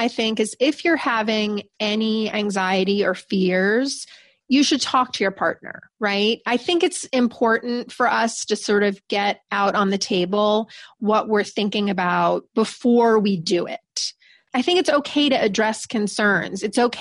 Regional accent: New York, United States; I'm from New York. I'm very direct. That's my style.

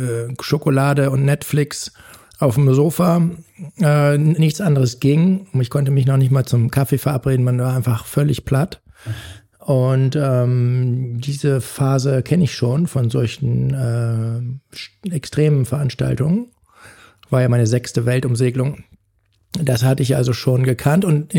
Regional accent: Oldenburg, Lower Saxony, Germany; in meiner Heimatstadt Oldenburg auf meinem Hollandrad

